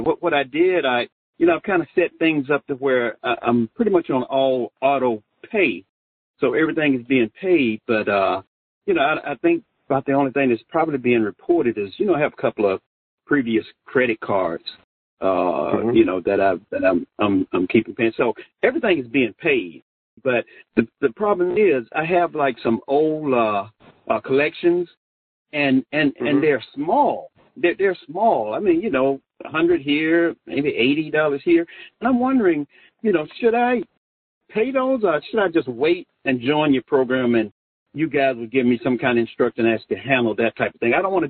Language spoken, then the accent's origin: English; Los Angeles, California, United States; I'm from L.A.